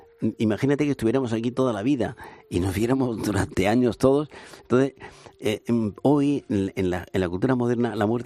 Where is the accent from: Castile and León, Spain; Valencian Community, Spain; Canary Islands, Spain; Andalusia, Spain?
Andalusia, Spain; now in Madrid, Spain; yo soy andaluz, aunque llevo en Madrid 3/4 de vida